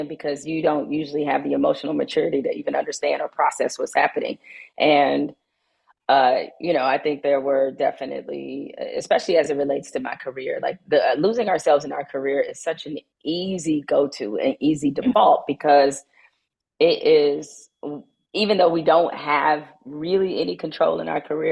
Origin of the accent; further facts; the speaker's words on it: Detroit, Michigan, United States; growing up in Detroit, growing up in poverty